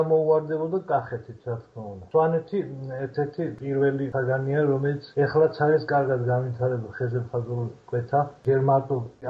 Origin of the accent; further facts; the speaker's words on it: Dedoplistskaro, Kakheti, Georgia; born there; ჩემი ხატვრობა დაიწყო დედოფლის წყაროდან, დავიბადე დედოფლის წყაროს რაიონში და ბავშვობიდან ხატვა დავიწყე.